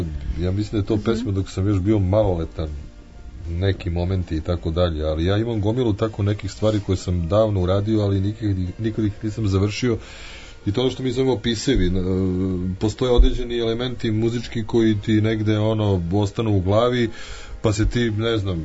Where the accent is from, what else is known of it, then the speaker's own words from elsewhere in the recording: Belgrade, Serbia; pošto sam odrastao na Čuburi, a sad već duže vremena ne živim tamo